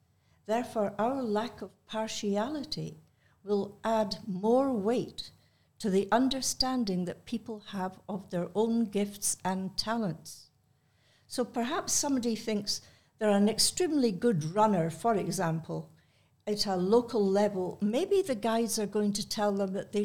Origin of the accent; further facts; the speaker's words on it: Scotland, United Kingdom; in my bloodline coming from Ireland, but I'm a Scot from the Highlands